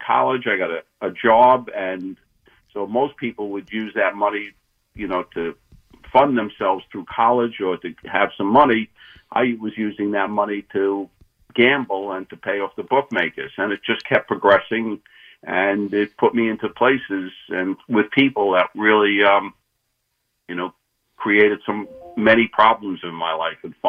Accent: Brooklyn, New York, United States; I grew up in Brooklyn, but me and my friends would be in the schoolyard

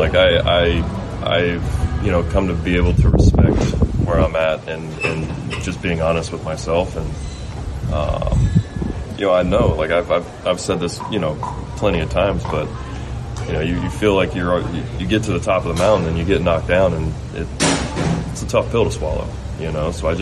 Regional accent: the South, United States; You know, obviously I grew up in the South, so the Braves were a big, you know, team on TV all the time.

